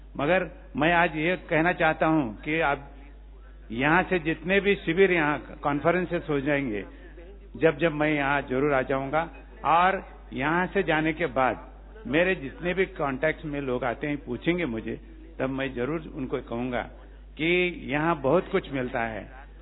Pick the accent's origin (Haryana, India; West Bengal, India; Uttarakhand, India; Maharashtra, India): Maharashtra, India; Nanded; मैं महाराष्ट्र से आया हूँ। मैं नांदेड़ में, मेरी उम्र अभी 68 साल है